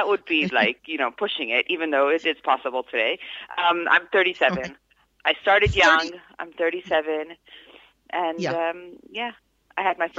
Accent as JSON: {"language": "English", "town": "Los Angeles", "region": "California", "country": "United States", "tie": "born or raised there", "also_born_or_lived": "South Africa", "lives_now": "Beit El, Israel", "said": "I was born in South Africa. I grew up in Los Angeles. And now I live in Beit El, Israel."}